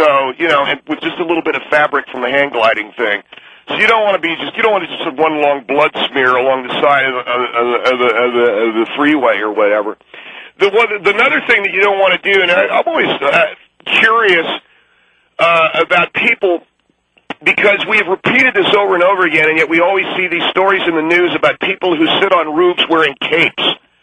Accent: North Carolina, United States; I'm originally from that, I'm originally from North

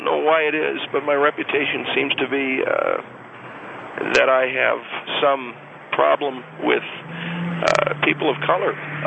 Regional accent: Buffalo, New York, United States; moved away; I'm originally from Buffalo, New York.

